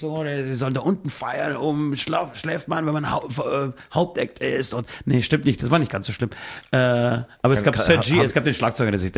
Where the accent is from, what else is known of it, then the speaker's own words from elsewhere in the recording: Bavaria, Germany; wir kommen ja eher aus dem Süden, ich bin im Raum Bayreuth zu Hause